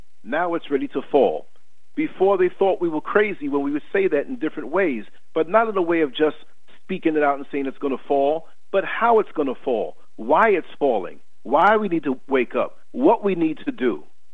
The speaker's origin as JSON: {"language": "English", "town": "Chicago", "region": "Illinois", "country": "United States", "said": "I'm from Chicago."}